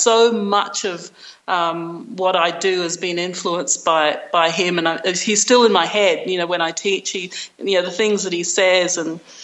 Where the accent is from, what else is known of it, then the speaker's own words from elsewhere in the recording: Australia; because I wasn't doing anything, I was from Australia, I wasn't doing anything for the holidays, I ended up going with him